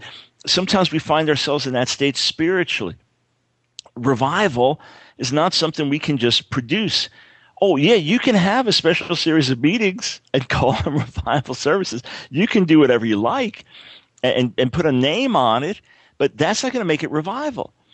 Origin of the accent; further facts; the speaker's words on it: Long Island, New York, United States; moved away as an adult; now in Maryland, United States; my wife and I, when we got married, we were both now from Long Island background. That's where we grew up in the Lord together. Then we moved from there to Maryland, a little bit north of D.C.